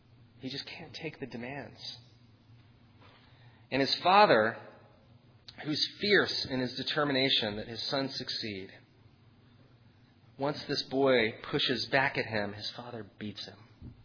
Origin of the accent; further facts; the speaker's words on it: Texas, United States; I am actually originally from Texas, so I don't have as high a learning curve